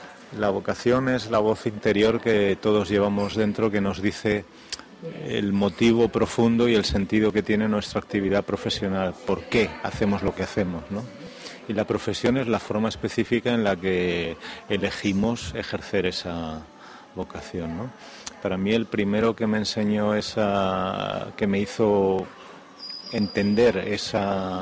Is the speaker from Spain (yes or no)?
yes; Madrid, Community of Madrid, Spain; born there; moved away as an adult; also born or lived in Sweden; No, yo nací en Madrid, pero me fui a los 21 años, me fui a Suecia con billete de ida y 25.000 pesetas de las de entonces en el bolsillo, o sea que yo ya sabía que iba para quedarme. Y sí, ahí me quedé 32 años